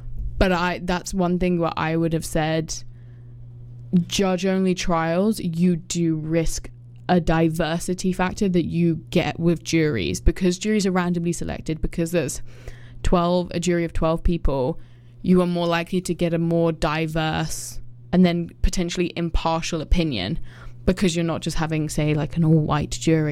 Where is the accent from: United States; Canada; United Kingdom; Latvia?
United Kingdom; England; I'm obviously from England